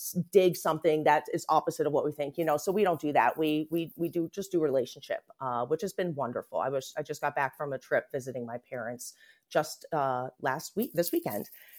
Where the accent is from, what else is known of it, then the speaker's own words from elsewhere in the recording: United States; would really hinder my well-being as an American.